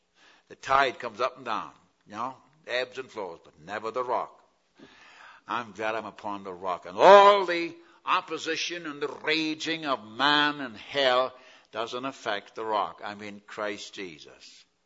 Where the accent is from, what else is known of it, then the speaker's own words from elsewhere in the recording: West Coast, United States; Now, I'm from the West Coast. Of course, that's God's country, you know that. West of the Cascades.